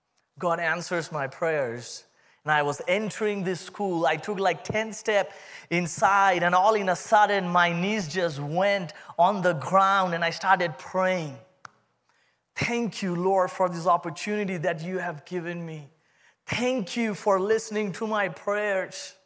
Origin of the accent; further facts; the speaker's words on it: India; accent: Indian; That's my Indian accent coming out.